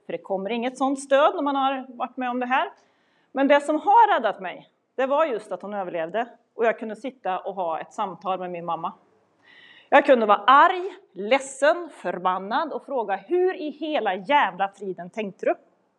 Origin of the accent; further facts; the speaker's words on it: Kil, Värmland, Sweden; Jag växte upp i Kil.